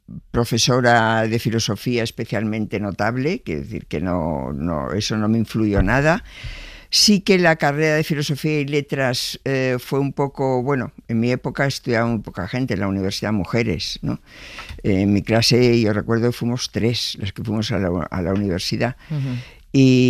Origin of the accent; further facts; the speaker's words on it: Barcelona, Catalonia, Spain; yo soy de Barcelona, o sea que no he tenido que descubrir el mar nunca, ¿no? Aunque soy de una generación donde había mucha gente que pasaban muchos años antes de que viera el mar en España